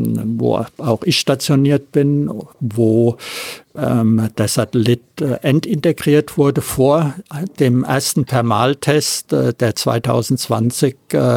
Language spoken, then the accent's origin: German; Friedrichshafen, Baden-Württemberg, Germany; ich bin aus Friedrichshafen